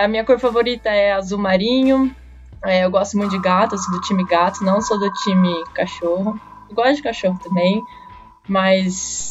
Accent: Santa Isabel, São Paulo, Brazil; eu sou nascida em São Paulo, capital, mas eu fui criada em Santa Isabel, que é uma cidadezinha na Dutra, no caminho do Rio de Janeiro. É, a minha família vem de lá, por isso que eu cresci lá

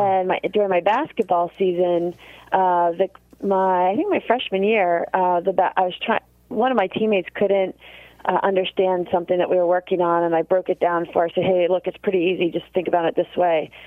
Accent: Baltimore, Maryland, United States; Well, I'm from Baltimore, Maryland.

